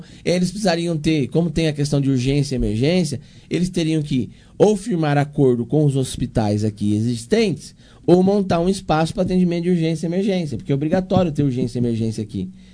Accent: Monte Alto, São Paulo, Brazil; Sim, eu nasci em Monte Alto

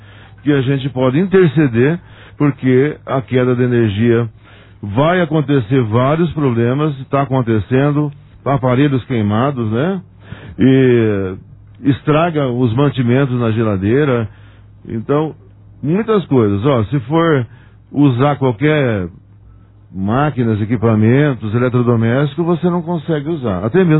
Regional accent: Fernando, Brazil; Porque nasci em Fernando, convivi a minha grande juventude, infância, e depois já mais adulto, né? Sempre estive presente no distrito

